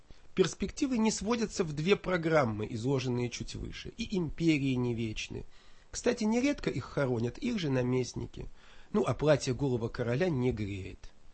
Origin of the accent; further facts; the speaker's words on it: Moscow, Russia; я коренной москвич, с горечью и болью за свой город